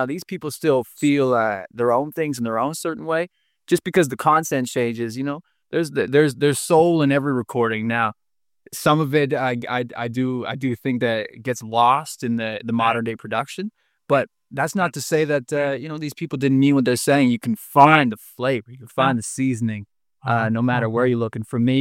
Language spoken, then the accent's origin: English; Nova Scotia, Canada; born there; now in Winnipeg, Canada; and I'm new to Winnipeg, Manitoba. I haven't lived here for quite so long. I was born in Nova Scotia, in fact.